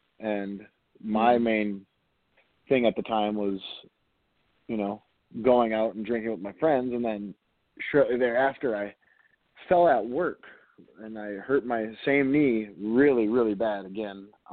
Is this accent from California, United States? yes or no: no; Sault Ste. Marie, Michigan, United States; I am from Sault Ste. Marie, Michigan. I am part of the Sault Ste. Marie Tribe of Chippewa Indians. I have lived up here most of my life